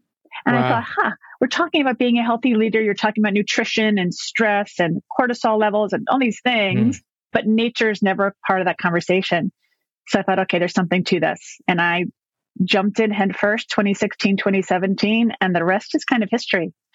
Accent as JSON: {"language": "English", "region": "New York", "country": "United States", "tie": "born or raised there", "said": "witness like the architecture that I never really noticed as a New Yorker growing up here and coming back here."}